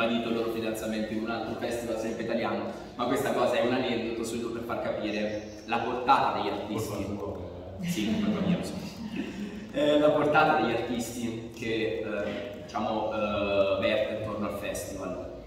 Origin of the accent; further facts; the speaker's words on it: Lombardy, Italy; Anche io sono cresciuto, lo sai, in Brianza